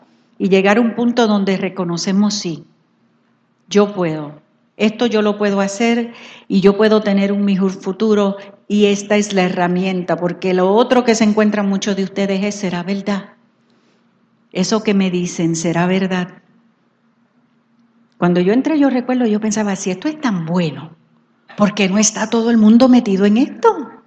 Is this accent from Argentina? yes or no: no; Panama; born there; also born or lived in United States / France; Hija de militar, yo nací en Panamá. Viví en distintos estados en Estados Unidos. Cuando pequeña viví en Francia 3 años.